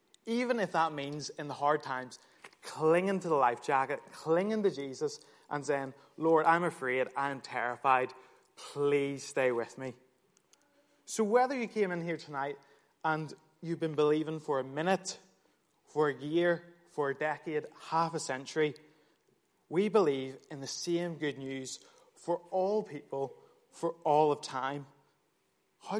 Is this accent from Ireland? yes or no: yes; Ireland; So for me in particular, being an Irishman, I really struggle with the idea that whoever includes English rugby fans.